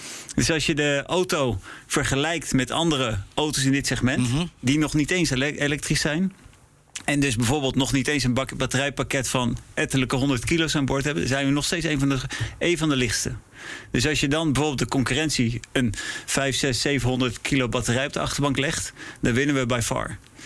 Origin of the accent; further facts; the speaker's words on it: Netherlands; also born or lived in Prague, Czech Republic / Milan, Italy; Kijk, ik ben Nederlander, maar het was zeker niet een gegeven dat het in Nederland zou moeten komen.